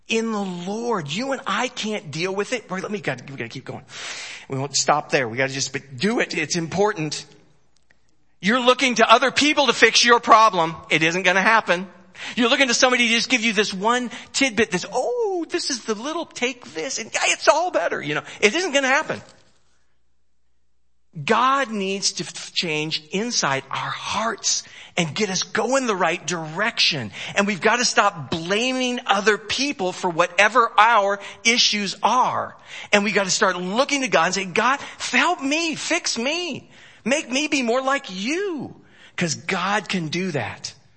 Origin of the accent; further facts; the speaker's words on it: California, United States; I grew up right near the Watts riots and all that stuff.